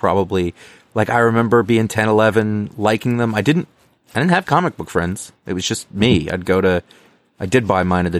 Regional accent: Maine, United States; I grew up in Maine

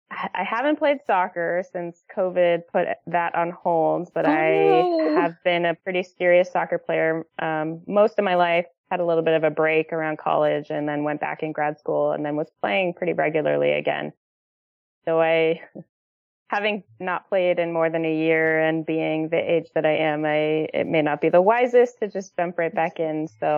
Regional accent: California, United States; I grew up in Southern California. I ventured up north for college and then stayed up north

